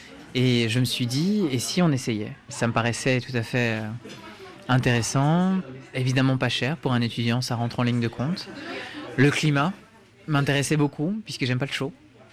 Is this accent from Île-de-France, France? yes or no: yes; Île-de-France, France; moved away as an adult; Donc, je suis français d'origine. J'ai grandi dans la banlieue parisienne. À 21 ans, j'ai quitté la France et j'y suis plus jamais revenu pour y travailler, pour m'y installer.